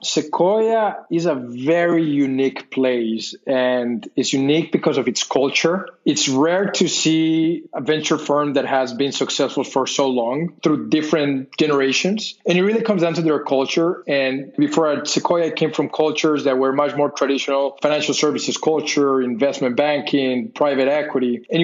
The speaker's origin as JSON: {"language": "English", "country": "Colombia", "said": "I'm from originally from Colombia. I come from a family of entrepreneurs on both sides"}